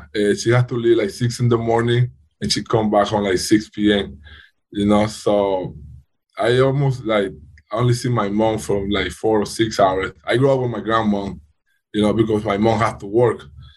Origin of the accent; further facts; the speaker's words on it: Venezuela; now in Dominica; I'm from Venezuela.